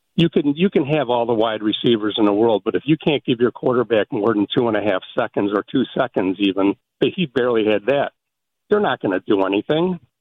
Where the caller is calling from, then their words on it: Chicago, Illinois, United States; I'm calling from Galewood.